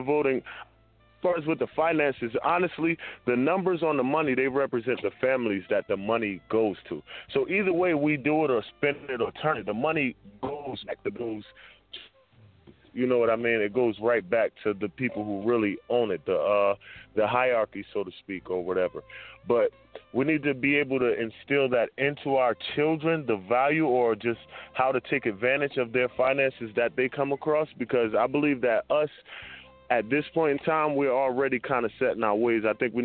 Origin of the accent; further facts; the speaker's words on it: Newark, New Jersey, United States; now in Atlanta, United States; I'm from Newark, New Jersey. I'm from Newark, New Jersey, though, but I'm by way of Atlanta.